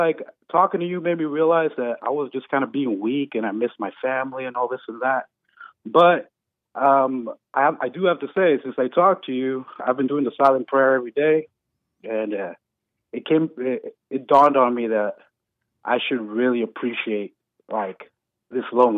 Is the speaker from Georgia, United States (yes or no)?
yes; Georgia, United States; but I'm actually from Georgia.